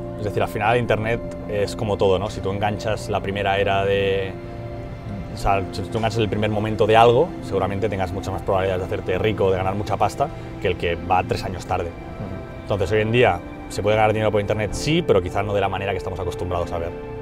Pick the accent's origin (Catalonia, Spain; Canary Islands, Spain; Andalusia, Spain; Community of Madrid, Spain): Catalonia, Spain; Vilasar; also born or lived in Barcelona; yo en ese momento vivía en Vilasar, sí, que es donde yo estuve viviendo de pequeño. Y la creamos en Vilasar, que es un pueblo a 20 kilómetros de aquí.